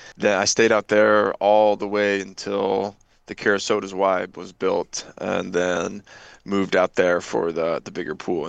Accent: Springfield, Illinois, United States; I was this kid from Springfield, Illinois. I grew up in a 4-lane pool.

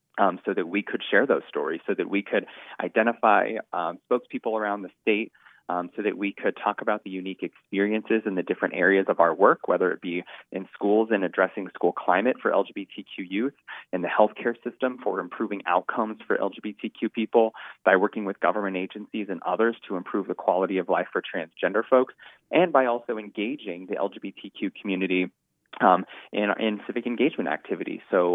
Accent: Sterling, Colorado, United States; I myself, for example, grew up in Sterling in Northeast Colorado, where I know that my experience growing up in Northeast and rural Colorado is much different than my experience would be living in downtown Denver.

